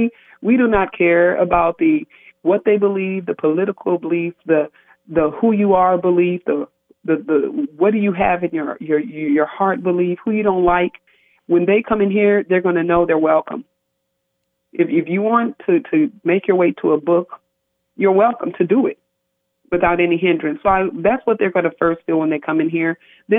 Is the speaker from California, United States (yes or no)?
no; Iowa, United States; Do you know I had never been into a bookstore when I grew up in Iowa, only to the school library, which I fell in love with.